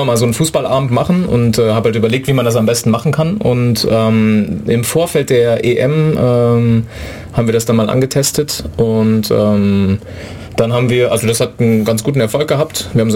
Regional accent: Korbach, Hesse, Germany; mit 3 stand ich das erste Mal auf der Bühne in meiner Heimatstadt, der Freilichtbühne Korbach.

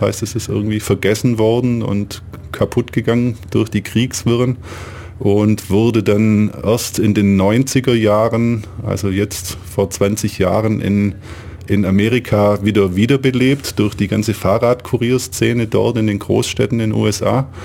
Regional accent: Ulm, Baden-Württemberg, Germany; Ich bin gebürtiger Ulmer, wohne hier schon quasi immer

